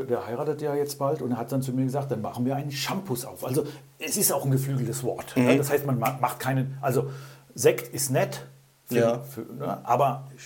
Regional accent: Hesse, Germany; Ich bin auch da im Hessischen groß geworden.

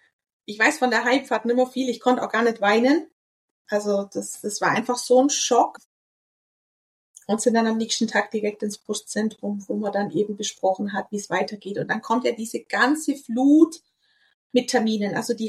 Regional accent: Bavaria, Germany; Man muss dazu sagen, ich komme aus Süddeutschland, also aus Bayern

